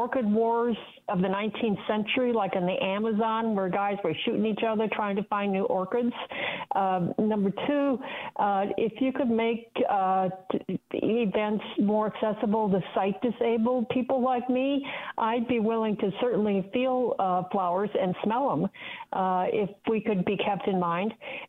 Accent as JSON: {"language": "English", "town": "Madison", "region": "Wisconsin", "country": "United States", "tie": "born or raised there", "also_born_or_lived": "New York City", "said": "I grew up in Madison, but lived in New York City for 40 years."}